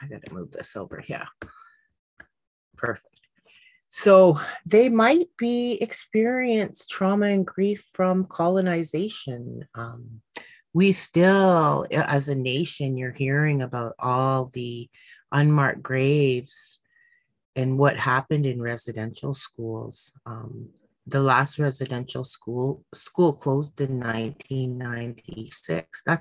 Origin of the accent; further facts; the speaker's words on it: Temagami, Ontario, Canada; I'm from Temagami First Nation. I live on a very small island. It's not a big reserve.